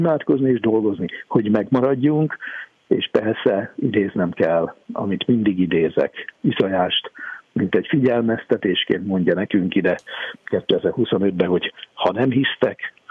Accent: Hungary; És amikor megtudták, hogy magyarok vagyunk

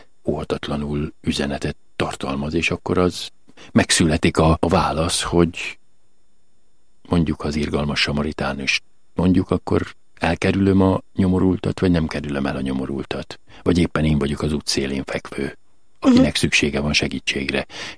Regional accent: Transdanubia, Hungary; now in Nyíregyháza, Hungary; És akkor kaptam én, bár dunántúli vagyok, egy nyíregyházi kiküldetést, és a püspök akkor azt kérte, hogy nyíregyházára menjek, és én 80 óta dolgozom és szolgálok Nyíregyházán

